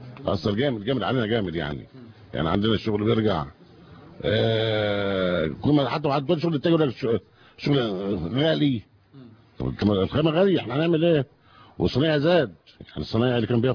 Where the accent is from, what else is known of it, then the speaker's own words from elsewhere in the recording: Egypt; هو اللي ماشي لان عندنا في مصر انا بقول لك ايه ده الخواجه